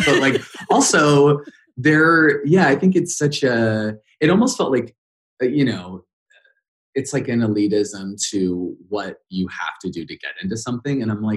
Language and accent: English; Idaho, United States; I grew up in Idaho. Like I don't know anyone in the biz.